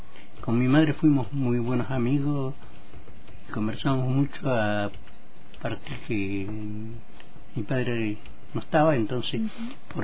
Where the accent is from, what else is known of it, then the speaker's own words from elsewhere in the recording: El Mayal, Neuquén, Argentina; Sí, soy neuquino. Yo más que neuquino soy cordillerano.